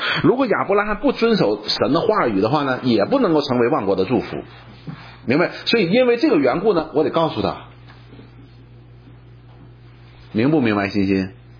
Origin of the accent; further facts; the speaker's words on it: China; 我们中国人也有这个习惯